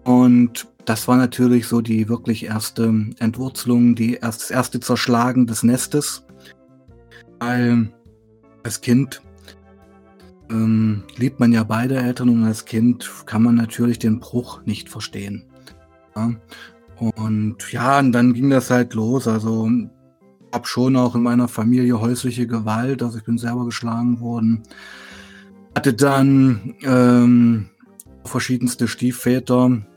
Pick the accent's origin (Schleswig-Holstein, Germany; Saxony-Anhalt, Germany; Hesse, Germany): Saxony-Anhalt, Germany; Weißenfels; born there; ich bin in Weißenfels geboren. Das ist eine kleine Stadt in Sachsen-Anhalt, also wirklich tiefste Ostprovinz.